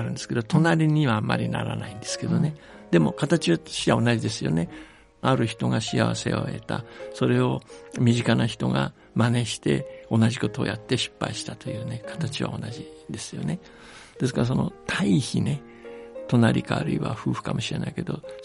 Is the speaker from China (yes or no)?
yes; China; 僕は中国育ちなんだけど、例えば黄河っていう川の千何百キロか平らなところ流れてるんですね